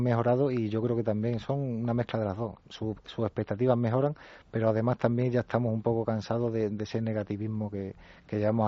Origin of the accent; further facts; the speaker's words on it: Extremadura, Spain; La joyería es joyería hecha aquí en España, somos extremeños, lo hacemos todo en Extremadura